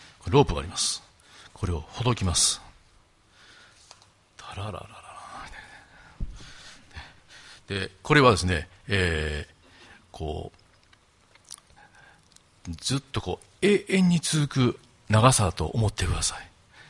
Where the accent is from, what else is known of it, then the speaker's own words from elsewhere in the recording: Kobe, Hyogo, Japan; 私は昭和35年に生まれて神戸にずっといます